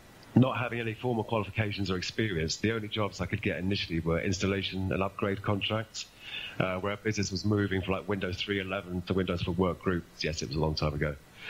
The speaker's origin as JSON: {"language": "English", "region": "London", "country": "United Kingdom", "tie": "born or raised there", "also_born_or_lived": "Glasgow", "said": "born in Glasgow in 1966. I had no siblings. My parents broke up when I was six. Spent another year living in Glasgow, living with my dad, before going down to London to live permanently with my mum and stepdad."}